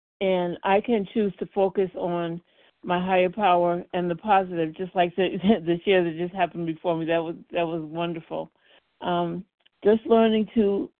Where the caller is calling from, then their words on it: Connecticut, United States; I'm calling from Connecticut.